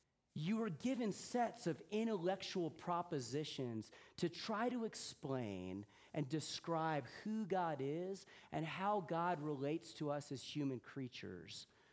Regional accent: Deep South, United States; For me, that experience was somewhat improbable because I grew up in the Deep South.

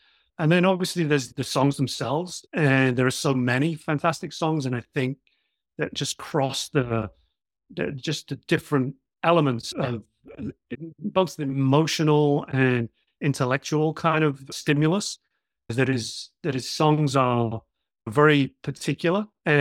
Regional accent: South Coast of England, United Kingdom; also born or lived in Liverpool / London; So I grew up in the south coast of England, on the coast, moved to London. I actually studied in Liverpool, moved to London, spent 20-something years in London

